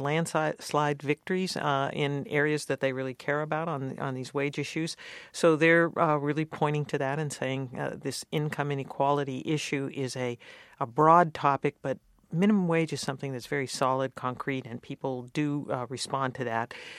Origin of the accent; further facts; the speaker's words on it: Youngstown, Ohio, United States; But in Youngstown, my hometown, they rejected a ban on fracking for the fourth time.